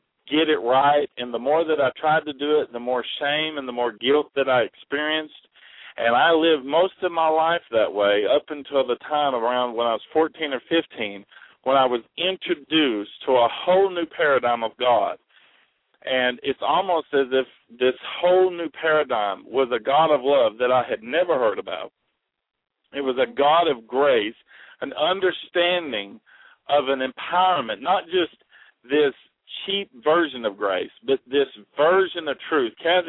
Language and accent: English; Russellville, Arkansas, United States; Because we're originally from Arkansas. I want to let you all know that, our audience, from Russellville, Arkansas.